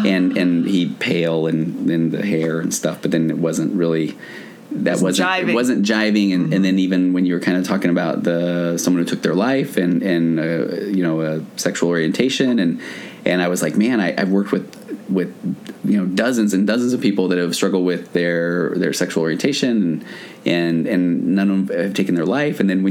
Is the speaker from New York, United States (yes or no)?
no; Utah, United States; I grew up in Utah, and had come out